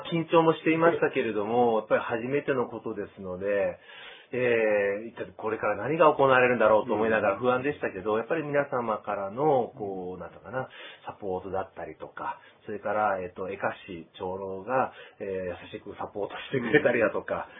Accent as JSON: {"language": "Japanese", "region": "Osaka", "country": "Japan", "said": "私大阪出身なんですけども、大阪にいる頃から憧れの土地といいますか、私もともと、沖縄系とか琉球系の、うん、血が入っていて"}